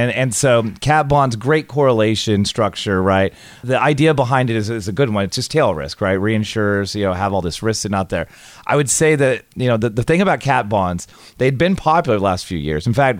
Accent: California, United States; I was like, I grew up in California. I'm like, hey, I'd applied to a few schools.

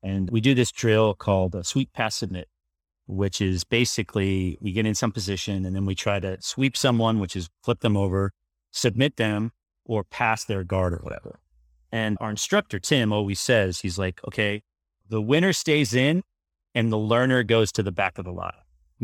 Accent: California, United States; Well, I grew up in Silicon Valley and I'm still actually in San Francisco. San Francisco proper.

